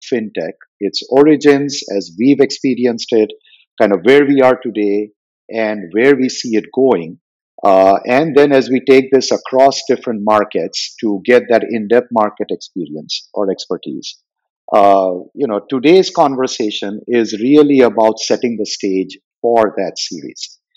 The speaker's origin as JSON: {"language": "English", "town": "Chicago", "region": "Illinois", "country": "United States", "tie": "born there", "said": "I was actually born in Chicago. My parents, like many Indian professionals, traveled to the U.S. in the early 60s."}